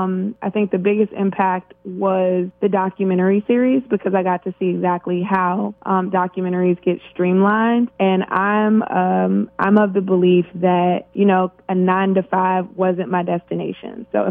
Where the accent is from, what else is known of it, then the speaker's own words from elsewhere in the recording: Washington, District of Columbia, United States; moved away as an adult; now in Los Angeles, United States; Okay, so I'm originally from Washington, D.C., which is a city of government and politics.